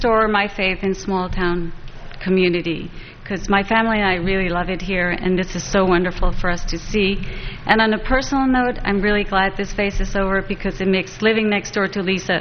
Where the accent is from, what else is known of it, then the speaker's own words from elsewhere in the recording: Los Osos, California, United States; from Los Osos.